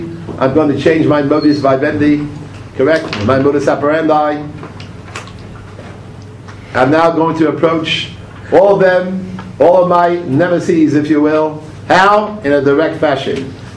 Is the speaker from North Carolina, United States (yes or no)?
no; Bronx, New York, United States; I, being a New Yorker, especially from the Bronx, all of us all. Being from the Bronx, trust me